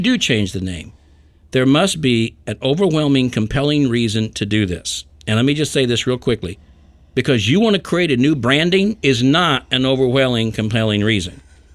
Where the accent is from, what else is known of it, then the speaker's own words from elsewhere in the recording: Independence, Missouri, United States; I grew up in Independence